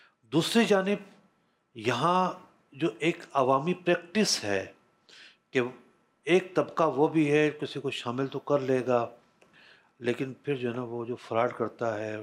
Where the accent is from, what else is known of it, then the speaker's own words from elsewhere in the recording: Karachi, Sindh, Pakistan; ہم لوگ کراچی کے ہیں تو ہمیں تو یہ کھانا بڑا پھیکا لگ رہا ہے،